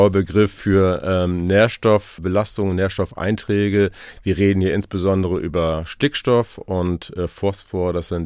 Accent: Glücksburg, Schleswig-Holstein, Germany; in Glücksburg und da bin ich groß geworden. Und somit ist das ein ganz wichtiger Bestandteil meiner Heimat und von mir selbst.

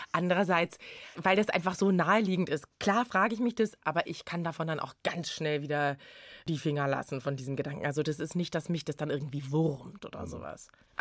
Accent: Berlin, Germany; Also nee, ich bin zu einer Zeit in Berlin aufgewachsen, als Hertha-Fans eigentlich alle Faschos waren.

